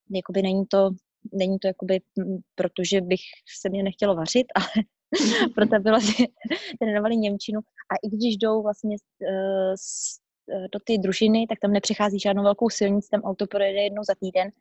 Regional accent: Bohemia, Czechia; protože jsem z Čech na to vůbec jako zvyklá nebyla

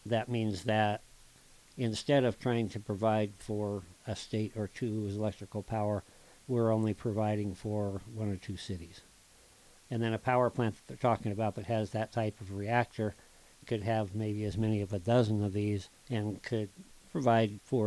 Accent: Bighorn, United States; You guys know that I was raised in Bighorn. My mother was raised in that same house out in Bighorn.

